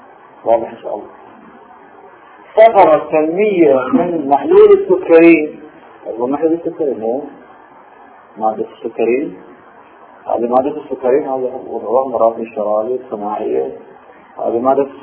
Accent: Iraq

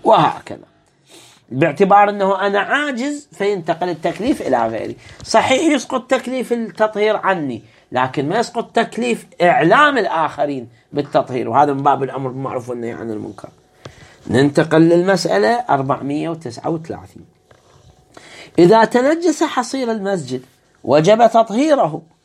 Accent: Iraq; عندنا في العراق

